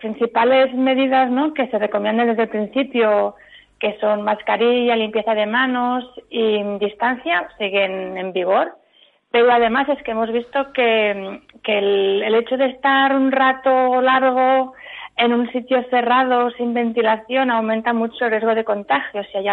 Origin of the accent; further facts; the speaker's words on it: Catalonia, Spain; yo soy de Cataluña, ¿no?, y hacemos cagar el tío.